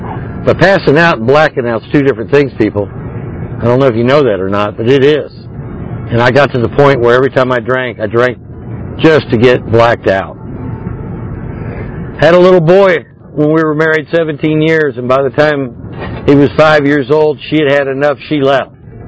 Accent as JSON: {"language": "English", "region": "Georgia", "country": "United States", "said": "And I worked hard to get inside that kitchen, because I'm from Georgia."}